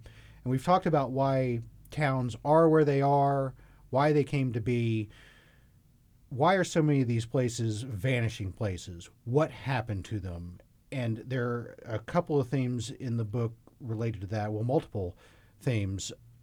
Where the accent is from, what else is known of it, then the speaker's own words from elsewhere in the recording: McAlester, Oklahoma, United States; And I'm from McAllister down in southeast Oklahoma, and you document several towns in that area, including places like Pittsburgh and Indianola